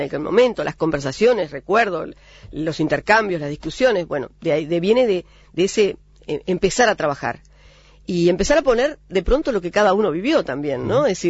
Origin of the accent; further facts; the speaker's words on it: Galicia, Spain; Sí, soy gallega.